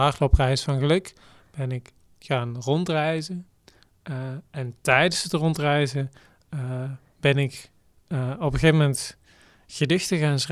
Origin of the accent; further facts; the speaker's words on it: Gennep, Limburg, Netherlands; Ja, verbinding te hebben met hier, met Gennep, met nou ja, de plek waar ik opgroeide.